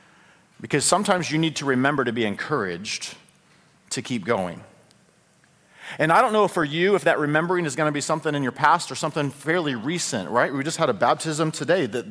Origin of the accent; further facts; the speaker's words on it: Fort Morgan, Colorado, United States; But Fort Morgan is my hometown.